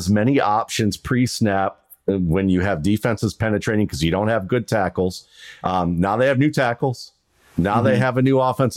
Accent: Cleveland, Ohio, United States; I grew up in Cleveland, Ohio for a little bit. They used to have a bowling bus when I was growing up.

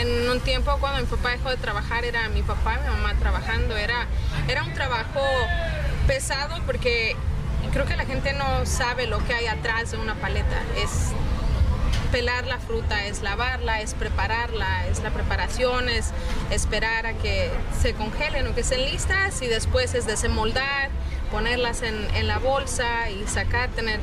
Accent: Pachuca, Hidalgo, Mexico; born there; En Pachuca, Hidalgo.

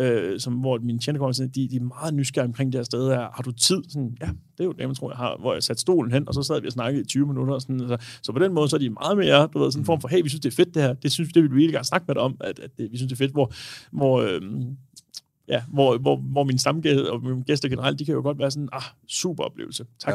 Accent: Copenhagen, Capital Region of Denmark, Denmark; Jeg er fra København.

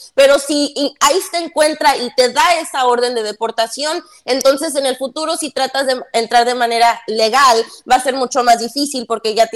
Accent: Michoacán, Mexico; Ya ni, sí, soy de Michoacán.

